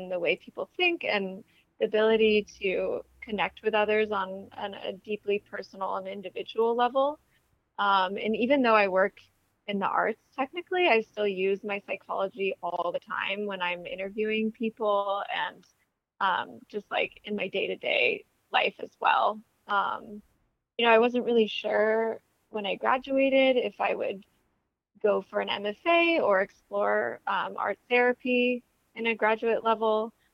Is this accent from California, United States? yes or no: yes; Sacramento, California, United States; Hey, I am from Sacramento originally, and I came to the Bay Area for college, actually.